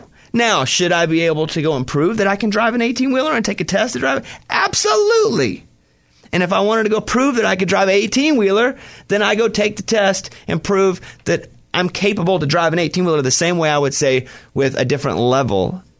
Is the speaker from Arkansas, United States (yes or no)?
yes; Mount Pine, Arkansas, United States; And you know what? Where I grew up in Mount Pine, Arkansas, we had guns. Nobody ever got shot, but we all had it.